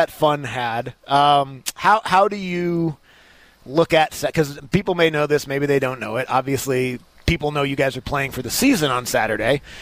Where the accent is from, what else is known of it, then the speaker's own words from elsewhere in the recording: Seattle, Washington, United States; I grew up in Seattle.